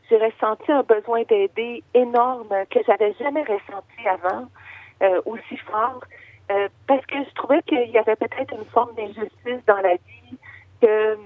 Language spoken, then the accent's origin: French; Quebec, Canada; born there; En fait, moi, je suis née au Québec, comme on peut peut-être le deviner avec mon accent. Et j'aime dire que mes origines sont moitié syrienne et moitié gaspésienne. De la Gaspésie, une région au bord du Saint-Laurent, ici au Québec.